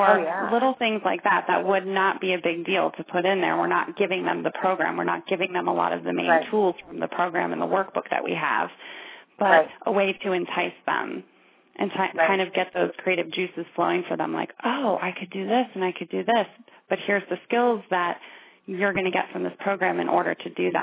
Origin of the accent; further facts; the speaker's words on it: Ohio, United States; now in Fort Collins, United States; I'm from Ohio originally, so.